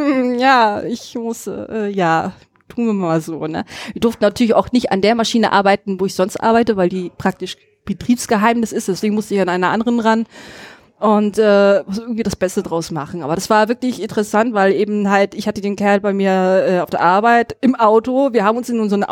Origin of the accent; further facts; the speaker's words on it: North Rhine-Westphalia, Germany; Ich komme ja aus dem Ruhrgebiet.